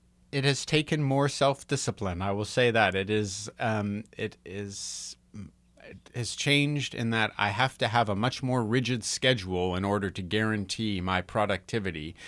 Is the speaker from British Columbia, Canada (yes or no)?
no; Calgary, Alberta, Canada; when I was growing up in Calgary